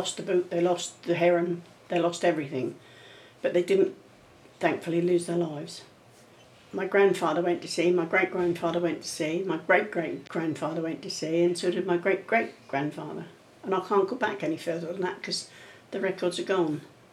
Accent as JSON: {"language": "English", "town": "Cromer", "region": "East of England", "country": "United Kingdom", "tie": "born or raised there", "said": "I live in Cromer, born and bred in Cromer, and I've worked for Davis's firm for about 40 years."}